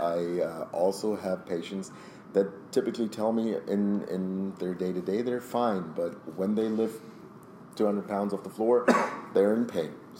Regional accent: Berlin, Germany; I'm from Berlin, Germany. Mm-hmm. That's where I'm located. I'm in the dead center of the inner city.

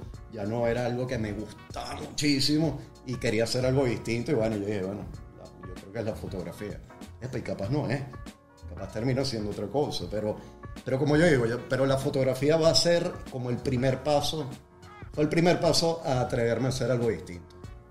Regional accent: Sucre, Venezuela; Pero bueno, entonces pues crecí, dejé la playa de Sucre, entré en la universidad, estudié Derecho.

